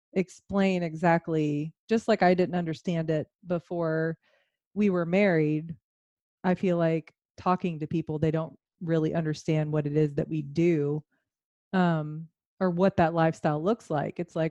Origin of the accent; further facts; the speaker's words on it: Alpharetta, Georgia, United States; Well, that was growing up in Alpharetta in Atlanta. Yeah, so we went to a lot of Braves games, and it was really cool.